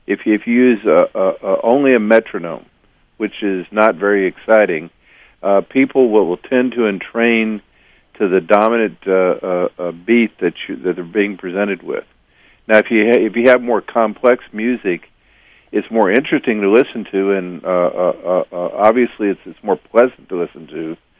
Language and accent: English; Texas, United States; I was raised in Texas, so country and Western music has this dominant beat.